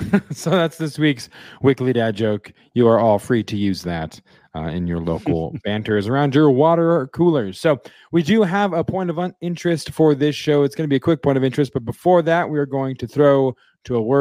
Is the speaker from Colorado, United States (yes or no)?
yes; Colorado, United States; Because even though I'm from Colorado, the Broncos are not even my number two AFC team